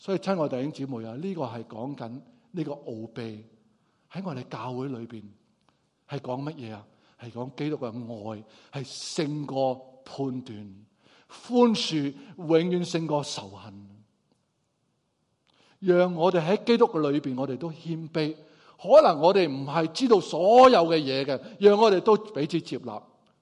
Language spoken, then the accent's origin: Cantonese; Hong Kong; 大陆的祖国的人民想的嘢呢，我们香港人都未必会明白